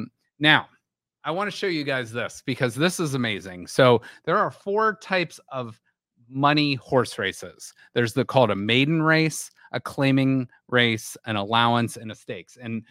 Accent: Youngstown, Ohio, United States; So we'll say, hey, we're from Youngstown.

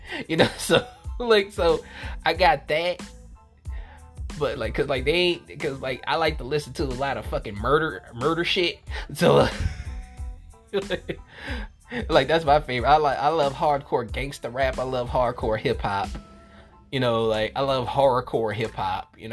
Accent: New Orleans, Louisiana, United States; Cause I'm from New Orleans, and I be looking at these movies, I was like, this ain't New Orleans, you know, I'm from New Orleans, so I'm like, this ain't authentic at all, bruh.

